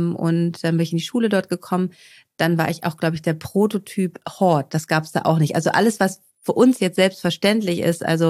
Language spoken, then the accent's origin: German; Schleswig-Holstein, Germany; Also aufgewachsen bin ich in Schleswig-Holstein und zwar mit meiner Mutter.